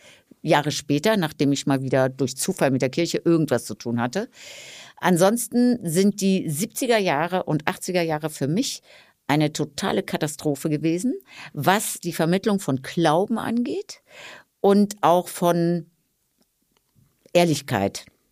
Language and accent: German; Riol, Rhineland-Palatinate, Germany; Mering ist ja, liegt gegenüber von meinem Heimatdorf Rioll.